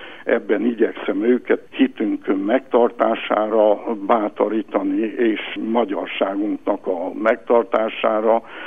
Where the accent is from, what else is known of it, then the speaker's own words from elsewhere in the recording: Turulung, Satu Mare County, Romania; villanyáram még akkor nem volt a szülőfalumban, Túrterebesen